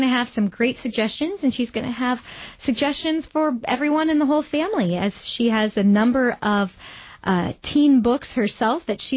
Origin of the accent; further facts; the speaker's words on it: Akron, Ohio, United States; She's in Canton, Ohio, my home state, and actually close to my hometown. I grew up in Akron, Ohio.